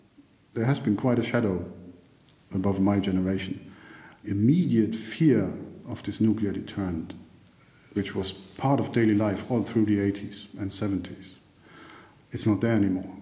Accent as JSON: {"language": "English", "town": "Trier", "region": "Rhineland-Palatinate", "country": "Germany", "tie": "born or raised there", "said": "I grew up in Western Germany, close to the border of Luxembourg in Trier"}